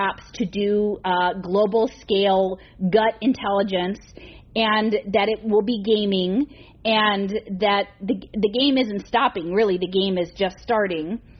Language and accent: English; Louisville, Kentucky, United States; also born or lived in Texas / North Carolina; I was born in Texas. I had my childhood in Louisville, Kentucky. And then in high school and college, I was in North Carolina, which is kind of borderline South.